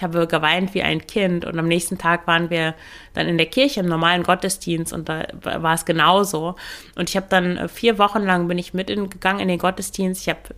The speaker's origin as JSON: {"language": "German", "region": "Lower Saxony", "country": "Germany", "tie": "born or raised there", "said": "Ich bin in einem katholischen Umfeld aufgewachsen im Emsland."}